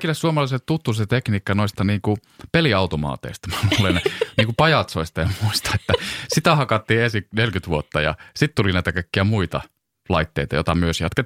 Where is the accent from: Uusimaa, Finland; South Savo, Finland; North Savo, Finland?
South Savo, Finland; Joroinen; Mä oon Joroisista kotoisin, tuolta Kuopion ja Mikkelin puolesta välistä. Niin siellä mä olen viettänyt kukkeaan 90-luvun.